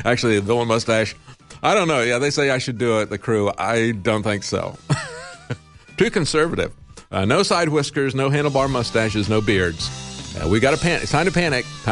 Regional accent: Florida, United States; I grew up in Florida, used to do it all the time.

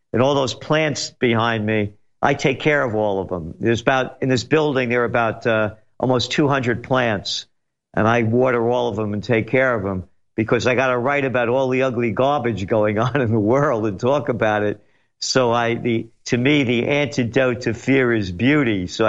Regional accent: New York City, New York, United States; born there; And if I was born in Alta Villa Erpina or Vica Quenza in Italy and not born in the Bronx, I'd be a totally different man.

